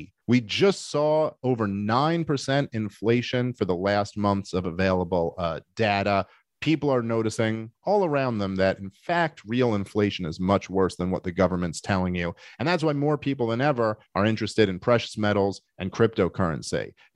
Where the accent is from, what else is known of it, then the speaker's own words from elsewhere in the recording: Brooklyn, New York, United States; I grew up in Brooklyn, New York. I've seen it directed at all different races, and it's very ugly and wrong when you see it.